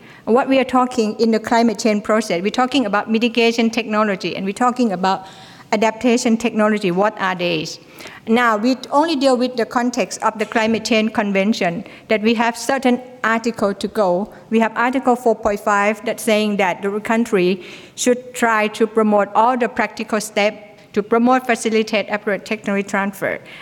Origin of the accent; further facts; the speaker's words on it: Thailand; I'm from Thailand.